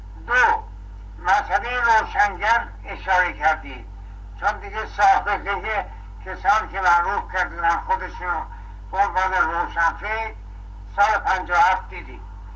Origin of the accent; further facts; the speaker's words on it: Iran; همه ما ایرانی هستیم